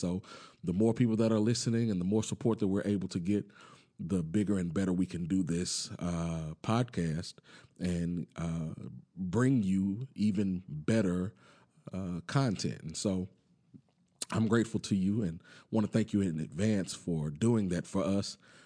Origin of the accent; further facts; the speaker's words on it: Rose Hill, United States; She grew up in Sunset. I grew up in Rose Hill, and only from people from Texas County know what I'm talking about.